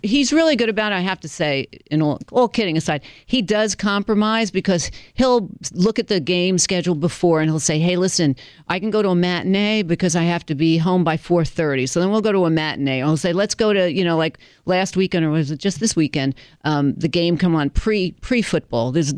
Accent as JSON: {"language": "English", "region": "New York", "country": "United States", "tie": "born or raised there", "said": "because I grew up in New York and I have all my friends and my family there"}